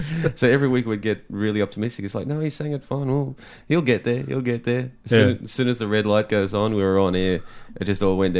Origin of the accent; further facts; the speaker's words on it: Sydney, New South Wales, Australia; now in Melbourne, Australia; Even though it's my hometown.